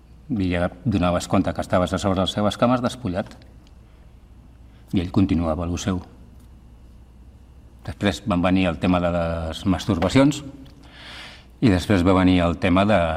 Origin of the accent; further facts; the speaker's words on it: Sitges, Catalonia, Spain; born there; vaig néixer a Sitges el 1958